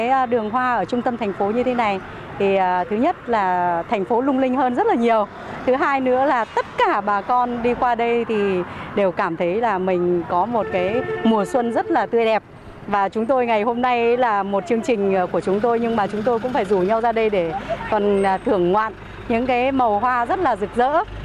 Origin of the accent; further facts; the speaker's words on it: Viet Tri, Phú Thọ, Vietnam; Tôi là người Việt Trì nhưng mà tôi thấy ở Yên Bái rất là đẹp, rất là tuyệt vời.